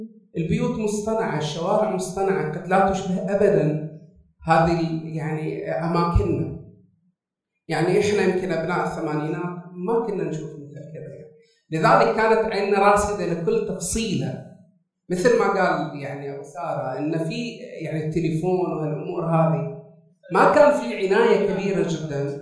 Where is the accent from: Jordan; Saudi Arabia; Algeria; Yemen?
Saudi Arabia; أن إحنا نشوف أنفسنا كسعوديين